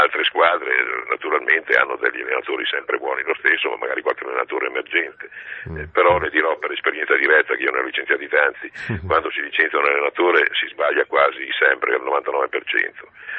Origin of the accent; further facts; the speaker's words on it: Friuli-Venezia Giulia, Italy; now in Palermo, Italy; perché essendo friulano